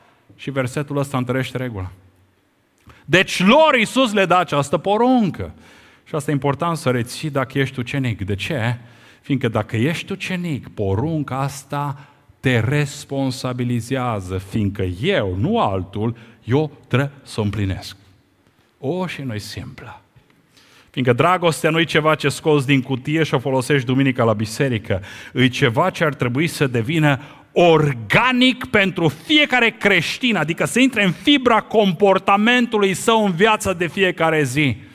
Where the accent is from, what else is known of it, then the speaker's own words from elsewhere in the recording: Curtici, Arad County, Romania; Eu am copilărit la Curtici.